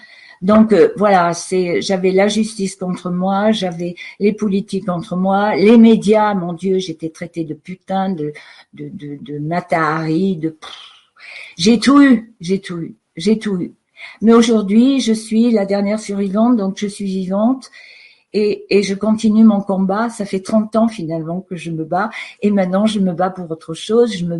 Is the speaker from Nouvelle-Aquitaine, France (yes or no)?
yes; Nouvelle-Aquitaine, France; je suis originaire du Périgord noir, c'est la Dordogne, c'est en Aquitaine, c'est le sud-ouest de la France, où je suis issue d'une famille de paysans tant du côté de ma mère que du côté de mon père. Et je suis très ancrée dans ce pays